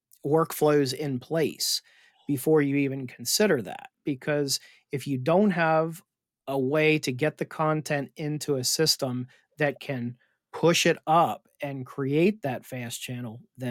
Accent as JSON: {"language": "English", "region": "Maryland", "country": "United States", "tie": "born or raised there", "said": "I think it's nostalgic to me because I grew up watching it on Maryland Public Television."}